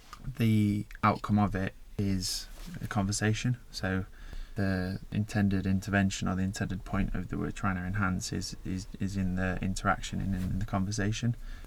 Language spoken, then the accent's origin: English; Sheffield, Yorkshire and the Humber, United Kingdom; also born or lived in Newcastle; So I'm originally from Sheffield. I'm from Sheffield and left for a few years to go to university and then got a job up in Newcastle and then ended up back here just through opportunity of a job in 2012